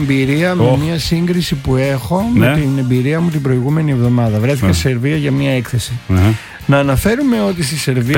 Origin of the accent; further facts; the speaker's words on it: Greece; Από την εμπειρία μου που έχω ως Έλληνας πολίτης